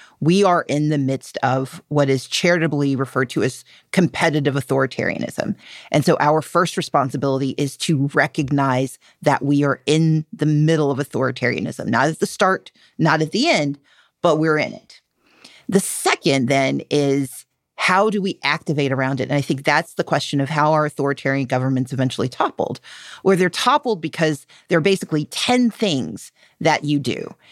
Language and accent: English; the South, United States; I grew up in the South where so many of these behaviors have been practiced for so long.